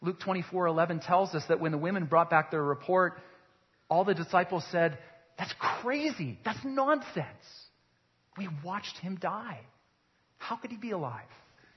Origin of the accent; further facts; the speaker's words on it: Calgary, Alberta, Canada; I'm from Calgary.